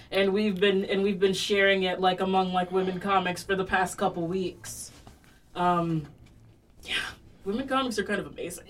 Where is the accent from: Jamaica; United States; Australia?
Jamaica; I got in an argument with a white dude recently, and I'm a Jamaican person.